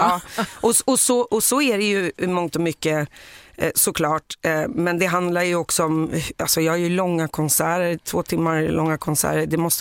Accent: Sweden; jag växte upp i Sverige på 90-talet

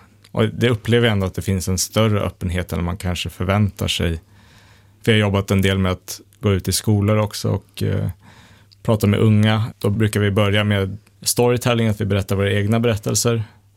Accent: Sweden; min morfar var indisk, fast jag är uppvuxen i Sverige.

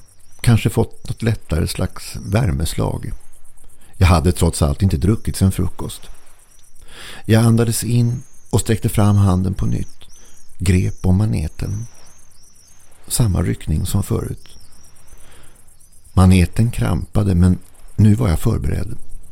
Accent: Sweden; born there; Jag är född vid Kattegat. Jag känner mina maneter.

